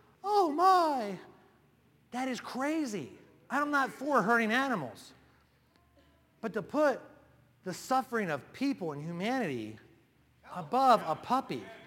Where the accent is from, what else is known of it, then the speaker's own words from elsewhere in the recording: Maryland, United States; I grew up in Maryland. You don't get much liberal, more liberal than Maryland. I grew up there where everybody was the same